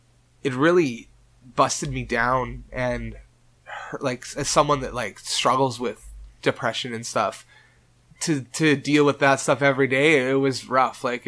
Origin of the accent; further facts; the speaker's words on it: Winnipeg, Manitoba, Canada; Yeah, I love Winnipeg. It's my home.